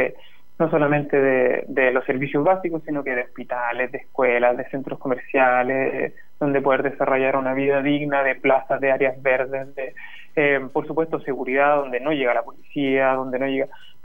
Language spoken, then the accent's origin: Spanish; Lo Prado, Santiago Metropolitan Region, Chile; Yo soy de Lo Prado, una comuna dormitorio, una comuna que, por ser dormitorio y no tener empresas y no tener patentes, ¿cierto?, no goza de los beneficios que tienen otras comunas.